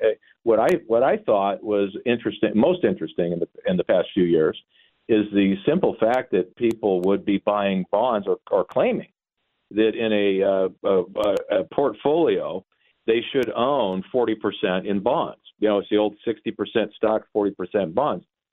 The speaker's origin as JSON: {"language": "English", "country": "United States", "tie": "born there", "said": "I was born in America."}